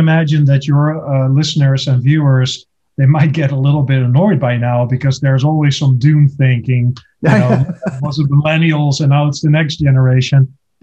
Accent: Netherlands; now in United States; Absolutely. Yeah, my home country. It's I got the rare opportunity to spend the whole summer here.

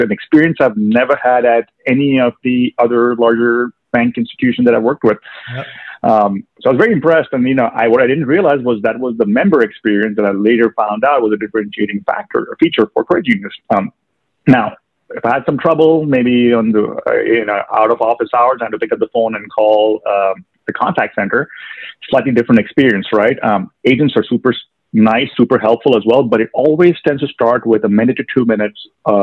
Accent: Mumbai, Maharashtra, India; now in Dallas, United States; So, you know, I grew up in Mumbai, India, and so we didn't have credit unions back there.

